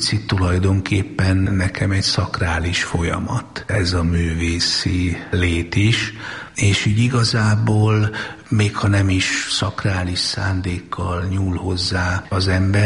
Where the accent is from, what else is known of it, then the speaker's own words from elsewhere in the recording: Szolnok, Jász-Nagykun-Szolnok, Hungary; én szolnoki vagyok